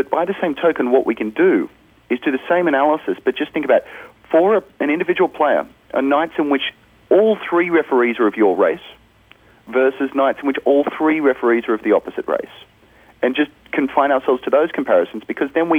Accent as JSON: {"language": "English", "country": "Australia", "said": "I'm Australian."}